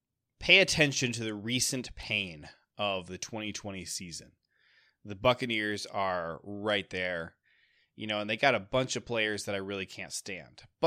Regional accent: Ohio, United States; now in Michigan, United States; I grew up in Ohio. I live in Michigan now.

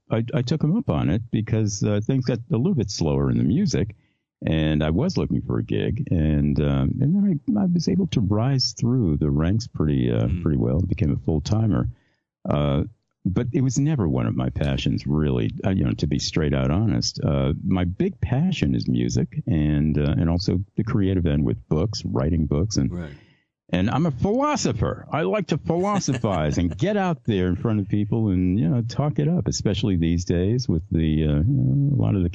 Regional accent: Rhode Island, United States; Oh man. You know, I love that question because I come from the smallest state of the union originally, Rhode Island.

